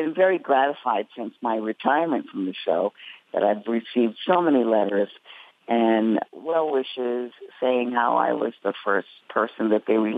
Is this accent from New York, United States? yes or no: yes; South Bronx, New York, United States; because I'm Puerto Rican and I was born in the 50s and raised and watched a lot of television as I was growing up in the South Bronx.